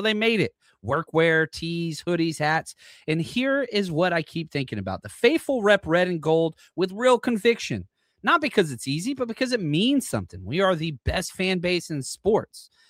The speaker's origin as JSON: {"language": "English", "region": "Texas", "country": "United States", "said": "I thought I did the pronunciation pretty good. I'm from Texas."}